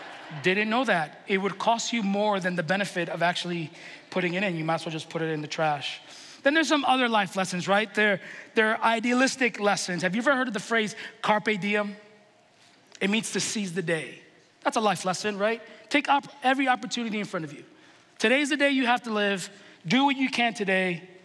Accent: New York City, New York, United States; I grew up in New York City and you have to take the subway

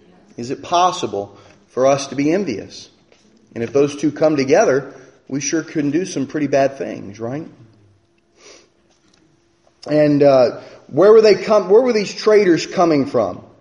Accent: Rhode Island, United States; And I can say I'm an American. I can say I'm a Rhode Islander. I can say I'm a Richmondite.

